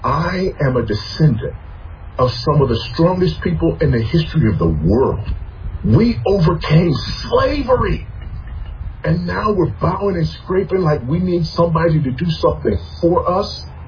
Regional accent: United States; I'm also an American who, as an expat in a foreign country, I've been to dozens of countries in the world

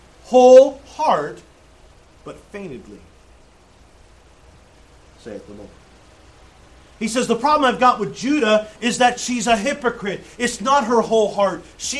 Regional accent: Indiana, United States; They attend the church I grew up in Indiana, and glad to have you guys.

